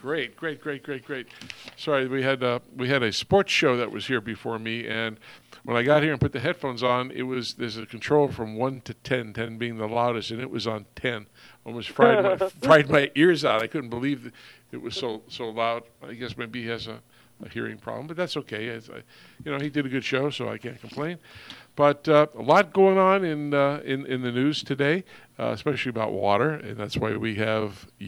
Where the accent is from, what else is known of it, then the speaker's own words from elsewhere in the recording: East Coast, United States; born there; I'm usually from the East Coast. Well, not usually. I was born in the East Coast, and I missed the snow.